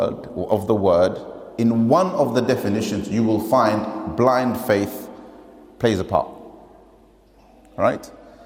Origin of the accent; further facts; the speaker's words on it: East London, London, United Kingdom; I'm from East London, so let me be myself for a second, right?